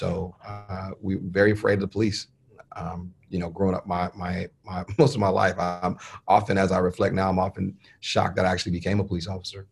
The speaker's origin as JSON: {"language": "English", "town": "Los Angeles", "region": "California", "country": "United States", "tie": "born or raised there", "said": "And as you mentioned, growing up in Los Angeles"}